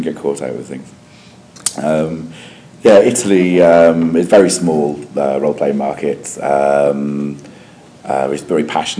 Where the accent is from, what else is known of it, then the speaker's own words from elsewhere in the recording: Wales, United Kingdom; I'm Welsh, so I'm biased.